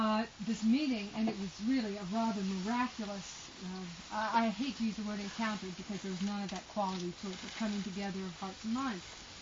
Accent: the South, United States; I mean, I'm from the South, and I've done it in Africa and South America and Middle America

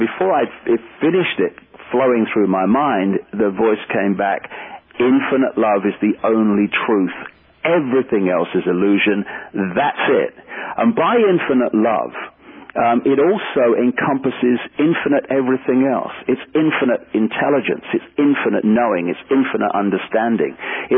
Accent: Leicester, East Midlands, United Kingdom; from Leicester, and this is my body, and this is what I look like, and this is who I am

